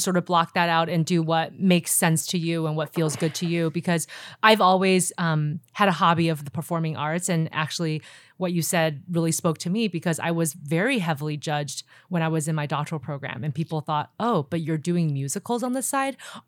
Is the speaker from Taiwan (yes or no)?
yes; Taiwan; I came from Taiwan. I mean, psychologists weren't really a big thing there.